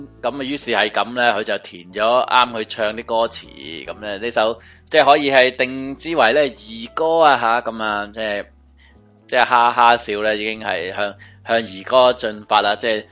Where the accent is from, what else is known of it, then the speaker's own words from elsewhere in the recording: Hong Kong; 不过作为香港人，这个旋律一定有另一个印象的